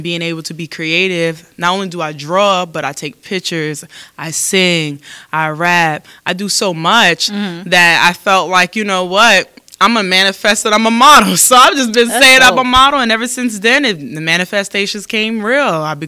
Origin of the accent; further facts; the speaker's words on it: Brooklyn, New York, United States; Mm-hmm. Williamsburg, and Cooper's Projects.